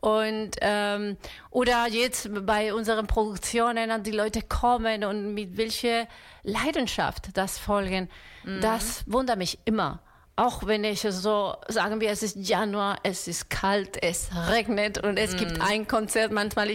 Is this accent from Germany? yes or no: no; Albacete, Castilla-La Mancha, Spain; born there; German is a second language; Ich bin in Albacete, also eine kleine Stadt vicino Alicante, ja.